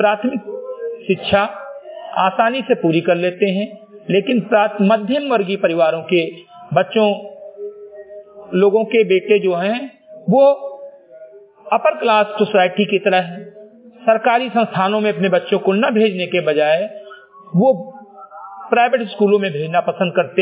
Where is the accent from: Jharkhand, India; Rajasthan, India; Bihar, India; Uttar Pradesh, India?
Uttar Pradesh, India; ग्राम सभा सिमरी गटही, विकासखंड मेंतुरा, जनपद बहराइच का मूल निवासी हूं